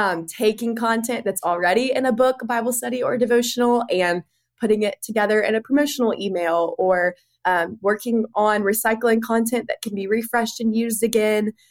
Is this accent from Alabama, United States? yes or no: yes; Birmingham, Alabama, United States; now in Charlotte, United States; But I'm born and raised in Birmingham. My whole family is still there. And almost 7 years ago, when I graduated from the University of Alabama, I moved to Charlotte, North Carolina